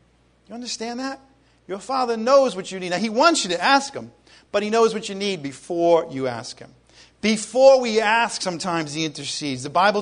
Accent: Ireland; because I'm Irish and, you know, negative

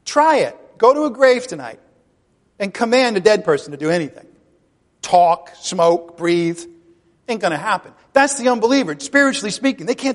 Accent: Ireland; I'm Irish, okay? So I kind of like the quarrelsome deal, but I can't.

